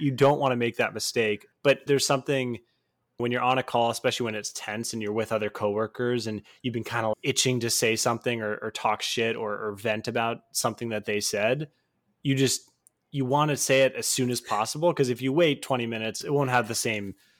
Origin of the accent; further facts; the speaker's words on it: Connecticut, United States; back home, my hometown in Connecticut. There's a train that goes into the city